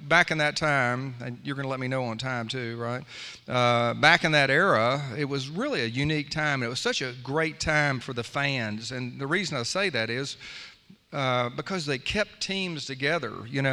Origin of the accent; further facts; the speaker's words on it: Hot Springs, Arkansas, United States; When I grew up in Hot Springs, Arkansas, I was a skinny kid, kind of slow